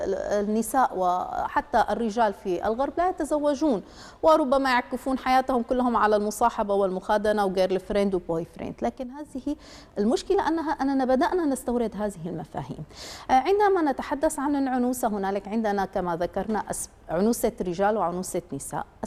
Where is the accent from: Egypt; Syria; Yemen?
Syria